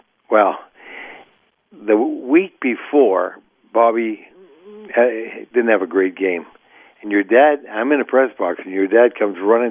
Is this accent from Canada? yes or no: yes; Sault Ste. Marie, Ontario, Canada; now in United States; Well, I came down from Sault Ste. Marie, Ontario, and Canadian education is different than U.S.